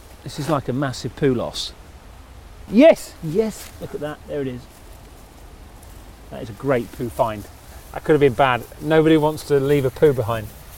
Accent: Crawley, South East England, United Kingdom; Yeah, so I grew up in Crawley in West Sussex.

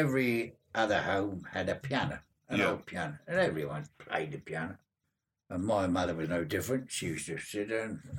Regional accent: London, United Kingdom; also born or lived in Hounslow; I was born in Hounslow, so I was told. My father, the dresser, sorry, we moved to the East End of London, somewhere in Aldgate, and we got bombed out twice.

